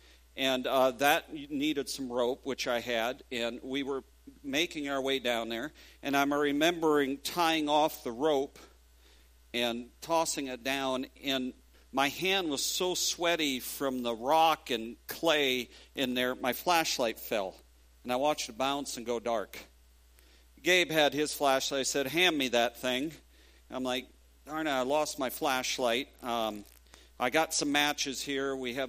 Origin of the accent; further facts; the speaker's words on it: Rapid City, South Dakota, United States; Having been born and raised in Rapid City, South Dakota, one of the things that I did as a teenager was to go caving.